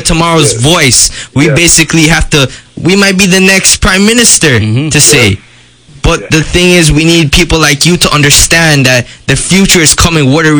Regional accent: Lusignan, Demerara-Mahaica, Guyana; Well, I'm from Lusignan currently, and my family has been shot down.

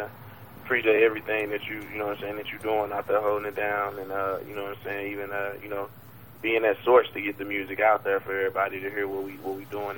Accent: St. Louis, Missouri, United States; but I'm from the east side

